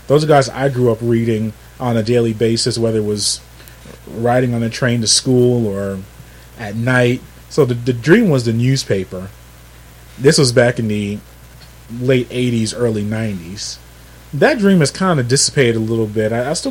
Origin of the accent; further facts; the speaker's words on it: New York, United States; And even me growing up in New York, even my fellow New Yorkers, I still have friends and family up there.